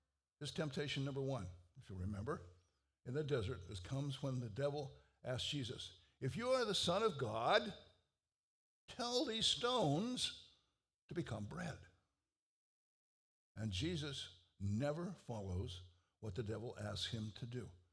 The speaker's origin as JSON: {"language": "English", "town": "Columbus", "region": "Ohio", "country": "United States", "said": "You know, I come from Ohio. I come from the city of Columbus. I went to the Ohio State University."}